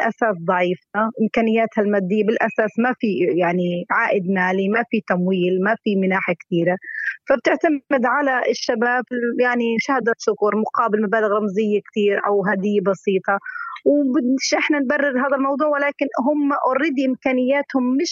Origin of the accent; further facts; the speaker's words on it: Gaza, Gaza Strip, Palestine; صراحة للأسف الشديد عندنا بغزة لا